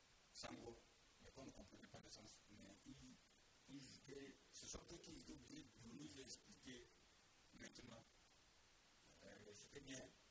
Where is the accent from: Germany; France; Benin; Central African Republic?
Central African Republic; first language Banda-Yangere; French is a second language; Oui, c'est la première langue, dès que je suis né, c'est ça que je découvrais.